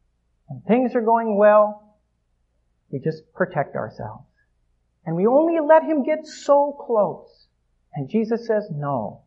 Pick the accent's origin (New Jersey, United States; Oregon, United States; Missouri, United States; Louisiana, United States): Oregon, United States; I come from Oregon, and I'm a Blazers fan.